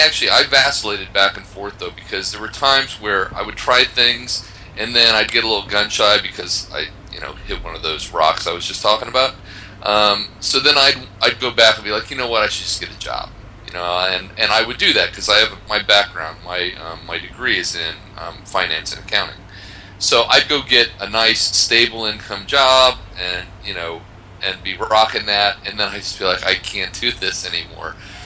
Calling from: Poland; I am talking to you from Poland.

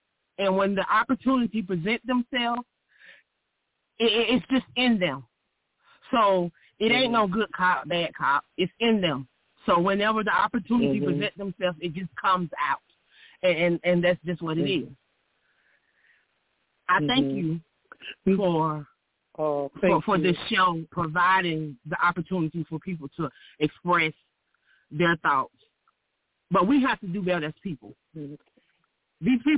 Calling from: Atlanta, Georgia, United States; I am calling from Atlanta, Georgia today.

